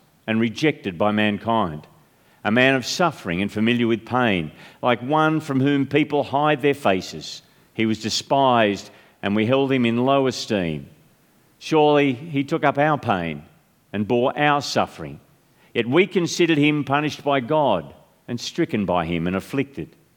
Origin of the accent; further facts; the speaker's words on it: South Grafton, New South Wales, Australia; I'm from Grafton, okay, up in the bush. In fact, I'm not even from Grafton. I'm from South Grafton.